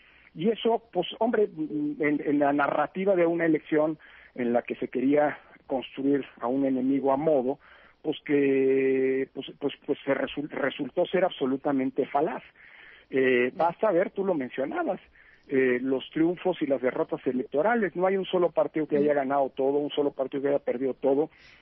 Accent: Mexico; Y creo que como mexicanas y mexicanos hay que estar orgullosos de ello, ¿no?

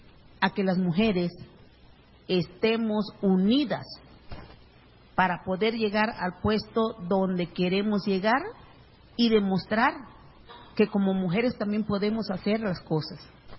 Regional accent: Cuajinicuilapa, Guerrero, Mexico; Del estado de Guerrero, vengo de la comunidad de Cuajinicuilapa, Guerrero

